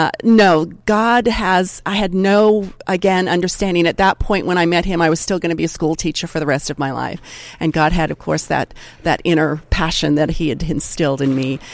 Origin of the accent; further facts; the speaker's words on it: Las Vegas, Nevada, United States; Yeah, so I grew up in Las Vegas, Nevada